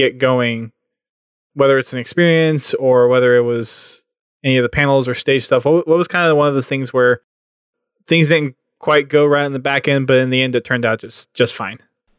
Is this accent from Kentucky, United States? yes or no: no; Houston, Texas, United States; Right? My hometown.